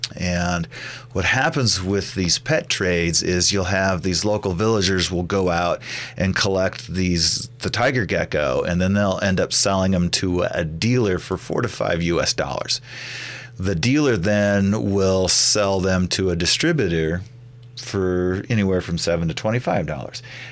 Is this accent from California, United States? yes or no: no; Iowa, United States; I grew up in Iowa, so I've been hill climbing.